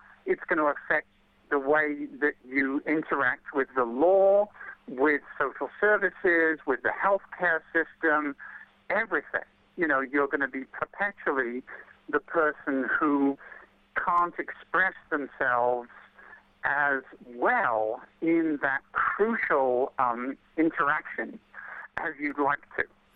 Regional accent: England, United Kingdom; You know, growing up in England, as you said, really a privileged situation.

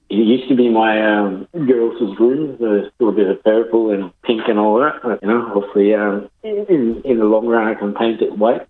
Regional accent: Philippines; As a Filipino, you're used to getting cooked for and all that when I was growing up.

